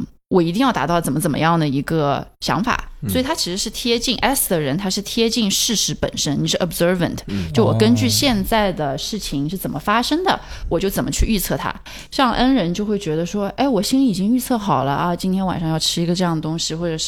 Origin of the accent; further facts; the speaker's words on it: China; 作为中国人嘛，就是大家都很务实